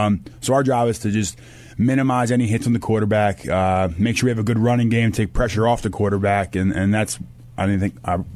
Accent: Pennsylvania, United States; Suburbs of Philadelphia, just north of the city.

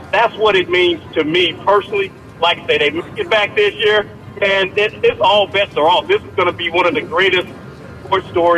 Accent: Alabama, United States; now in Philadelphia, United States; Like, I grew up in Alabama. We didn't have, an NFL team. So, you know, I got pulled into this Philadelphia fan base. I moved up here.

